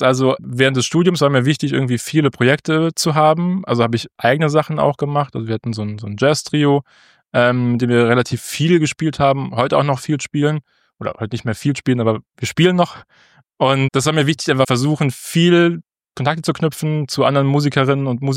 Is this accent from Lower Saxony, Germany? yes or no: no; Saarbrücken, Saarland, Germany; also born or lived in Switzerland; bin in Saarbrücken dann, da wo ich auch her bin, also aus dem Saarland, geblieben